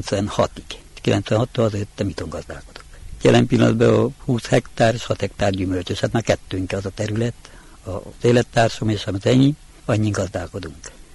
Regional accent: Nyárádszentlászló, Mureș County, Romania; Nyárád Szentlászlói lakos. Itt születtem Szentlászlón, nagyobb részt itt dolgoztam, és aztán itt is fogok maradni.

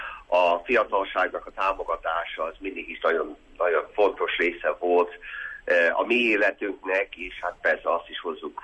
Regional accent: United States; ahogy biztos hallják a hangból is, hogy én Amerikában születtem, ott nevelkedtem

